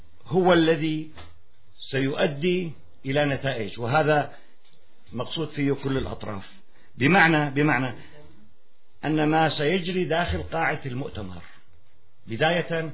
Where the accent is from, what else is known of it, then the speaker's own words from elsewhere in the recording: Syria; أنا ابن سوريا وكلياتنا أولاد سوريا